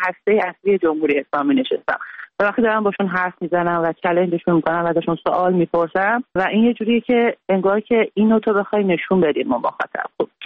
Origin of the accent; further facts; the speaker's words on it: Iran; منم یه زن ایرانی ام که در طول جنگ به دنیا اومدم و با وجود همه محدودیت‌های جمهوری اسلامی که روی همه جنبه‌های سن تاثیر گذاشته بود بزرگ شدم.